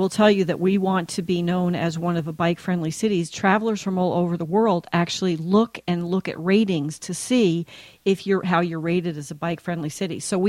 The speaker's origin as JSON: {"language": "English", "region": "New Jersey", "country": "United States", "said": "So, and I'm from Jersey"}